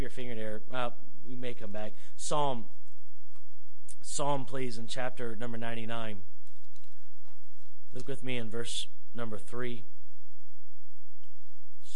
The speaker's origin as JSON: {"language": "English", "town": "Jacksonville", "region": "Florida", "country": "United States", "tie": "born there", "said": "I was born, Jacksonville, Florida, and there were 11 girls born the same day in Riverside Hospital."}